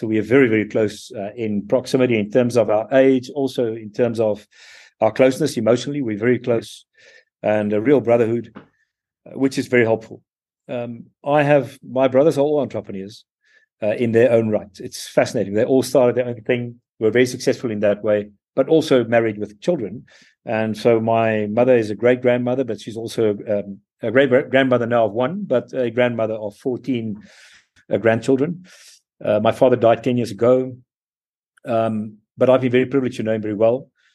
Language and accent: English; South Africa; So I absolutely love being a South African.